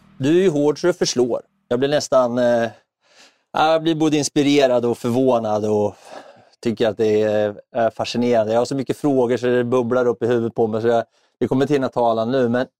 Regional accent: Örebro, Örebro County, Sweden; Örebro, jag är Närking, vet du.

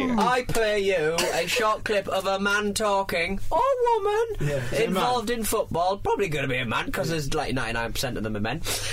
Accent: Hartlepool, North East England, United Kingdom; Because I'm from Hartlepool as well.

